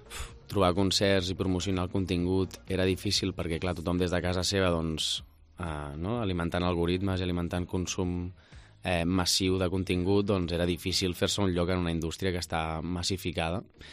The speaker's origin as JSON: {"language": "Catalan", "town": "Sabadell", "region": "Catalonia", "country": "Spain", "tie": "born or raised there", "also_born_or_lived": "Barcelona / Sant Quirze del Vallès", "said": "Sí, vaig néixer a Barcelona, però bueno, he viscut una miqueta custòdia compartida, no? Cap aquí, cap allà, de Sant Quirze a Sabadell, al Vallès Occidental."}